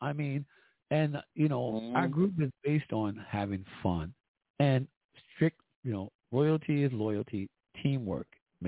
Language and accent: English; Jamaica; I'm a Jamaican.